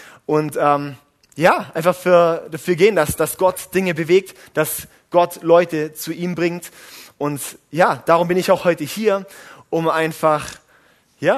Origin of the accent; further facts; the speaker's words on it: Baden-Württemberg, Germany; Ich bin im Briachtal aufgewachsen und ich bin in der FEG Donaueschingen eigentlich groß geworden. Ich bin mittlerweile 26 Jahre alt.